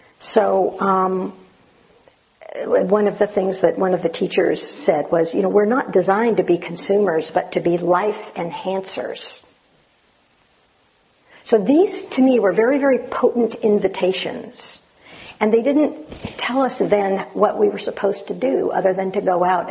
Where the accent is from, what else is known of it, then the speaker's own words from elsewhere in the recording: California, United States; I grew up in the Sierras and the Ventana, the Big Sur, much drier. And a little bit quieter.